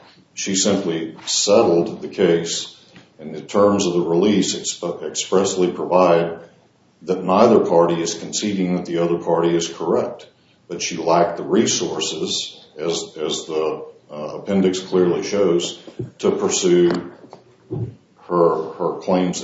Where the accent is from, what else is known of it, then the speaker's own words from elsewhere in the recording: Texas, United States; from Texas.